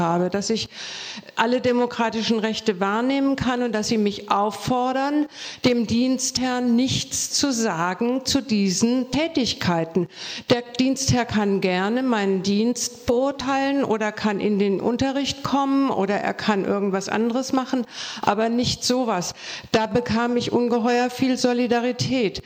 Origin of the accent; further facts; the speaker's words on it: Bremen, Germany; ich komme aus Bremen, dem Bundesland, von dem ich ursprünglich dachte, dass es das fortschrittlichste ist